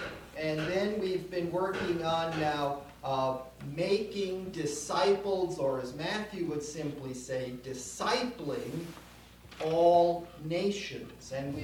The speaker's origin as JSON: {"language": "English", "town": "Saskatoon", "region": "Saskatchewan", "country": "Canada", "said": "I'm from Saskatoon, Saskatchewan, where I'm a professor at the university up there and a Lutheran pastor as well."}